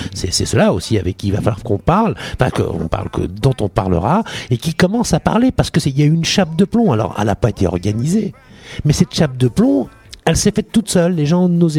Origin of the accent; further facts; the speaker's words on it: France; born there; Moi, je suis né en France, avant l'indépendance, par exemple, hein, de parents algériens